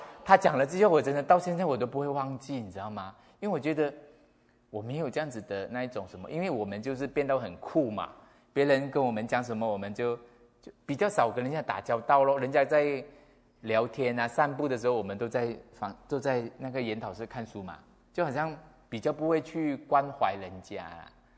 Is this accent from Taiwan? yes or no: no; Malaysia; 因为我们马来西亚没有这样子的佛学课的，没有出家众嘛，我家乡啦